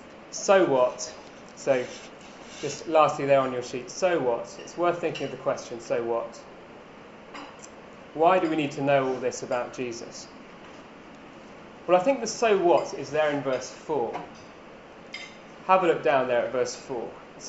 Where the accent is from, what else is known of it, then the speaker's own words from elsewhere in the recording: England, United Kingdom; No guesses, obviously, because we're English.